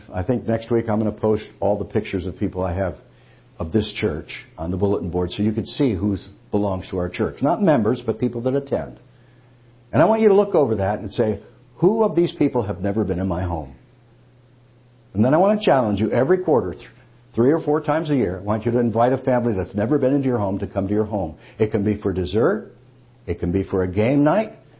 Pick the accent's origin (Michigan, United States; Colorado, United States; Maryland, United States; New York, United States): Michigan, United States; Monroe; Now, I grew up in Monroe, Michigan. Our church had about 200 people.